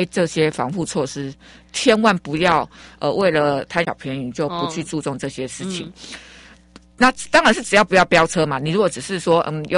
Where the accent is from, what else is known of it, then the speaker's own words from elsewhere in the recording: Xinying, Tainan, Taiwan; 因为我是新营人、哦、我妈妈当时生我们的是在新营的一个州妇产科、